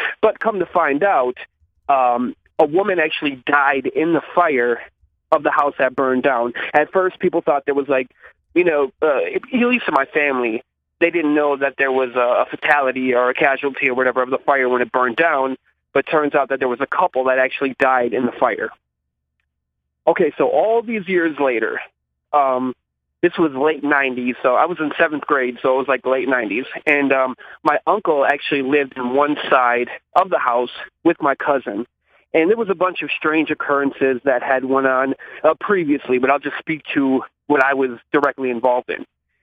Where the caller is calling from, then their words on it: Milwaukee, Wisconsin, United States; Hey, it's … in Milwaukee.